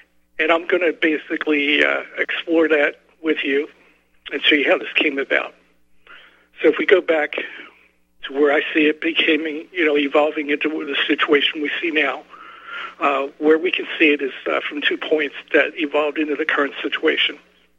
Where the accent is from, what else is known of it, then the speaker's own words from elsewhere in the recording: Pennsylvania, United States; I'm from Pennsylvania, southeastern Pennsylvania, so I have a unique viewpoint on what I see